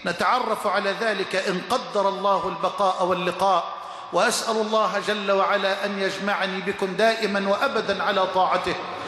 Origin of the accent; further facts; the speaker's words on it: Egypt; اللهم اجعل بلدنا مصر أمنا أمانا، سخاء رخاء، وجميع بلاد المسلمين.